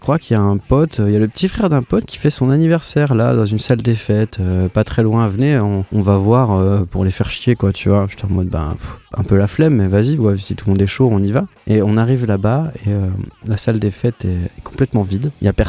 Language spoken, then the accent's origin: French; Bourgogne-Franche-Comté, France; Parce qu'en fait, j'ai grandi en Franche-Comté.